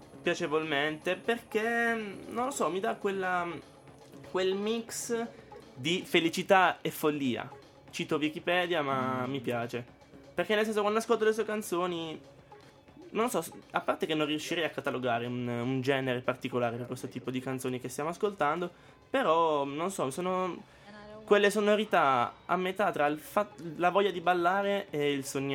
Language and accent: Italian; Corato, Apulia, Italy; molto vicina al mio paese, Corato, quindi la sento vicina alle mie origini